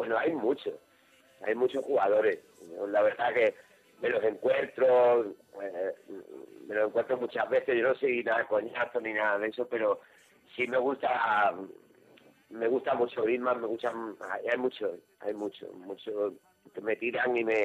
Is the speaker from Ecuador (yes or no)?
no; Andalusia, Spain; como somos nosotros los andaluces, teníamos que sacarla, ¿sabes?